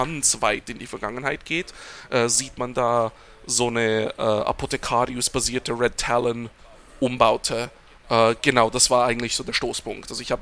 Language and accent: German; Switzerland; German is a second language; Und Hochdeutsch ist ein bisschen ungewohnt für mich als Schweizer.